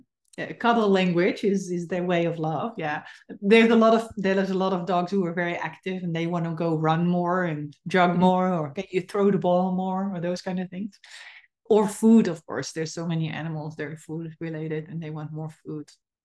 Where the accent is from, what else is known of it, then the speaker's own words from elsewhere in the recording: Netherlands; English is a second language; And English is not my first language, so sometimes I also have to translate my Dutch habits into English.